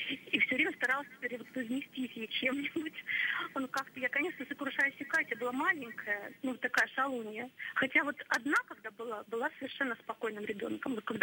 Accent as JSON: {"language": "Russian", "town": "Bryansk", "region": "Bryansk Oblast", "country": "Russia", "said": "я из Брянска."}